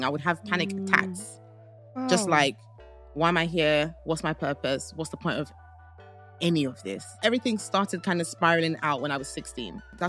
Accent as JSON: {"language": "English", "region": "London", "country": "United Kingdom", "tie": "born or raised there", "said": "Yes, I was born here. I was born in North London, Hackney."}